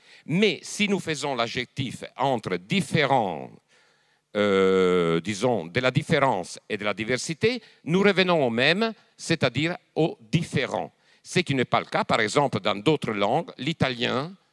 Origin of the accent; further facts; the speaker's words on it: France; moi en tant que français